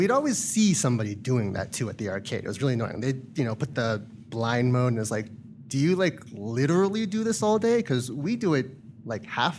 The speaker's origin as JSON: {"language": "English", "region": "California", "country": "United States", "said": "I'm from the Bay Area."}